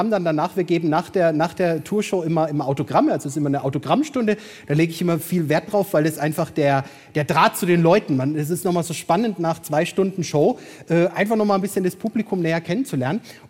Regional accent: Würzburg, Bavaria, Germany; ich komme ja aus Würzburg.

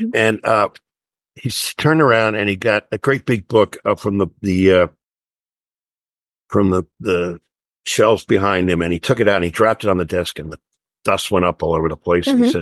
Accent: Philadelphia, Pennsylvania, United States; Anyway, that's where I went. And because I was from Philadelphia.

